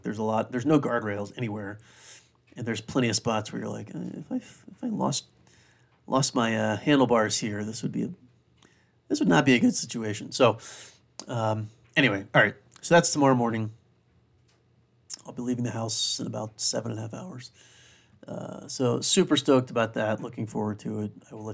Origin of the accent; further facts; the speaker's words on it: South Carolina, United States; understand that I grew up in South Carolina. I went to Clemson.